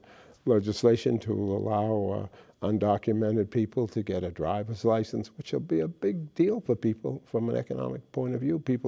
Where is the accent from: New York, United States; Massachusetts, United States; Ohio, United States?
Massachusetts, United States; Boston; accent: Boston; It took me some time to lose my Boston accent, but I think I've done that.